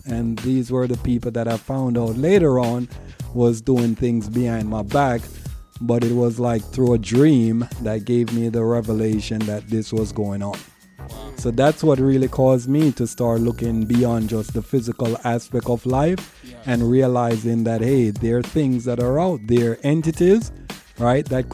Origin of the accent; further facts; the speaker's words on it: Jamaica; now in United States; So it's something that's in my roots growing up in Jamaica.